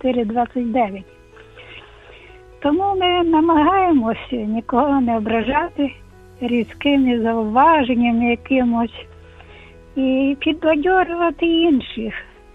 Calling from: Chernivtsi, Chernivtsi Oblast, Ukraine; Я з Чернівців.

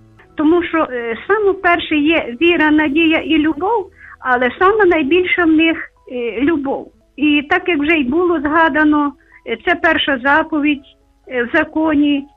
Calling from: Lviv, Lviv Oblast, Ukraine; Я зі Львова.

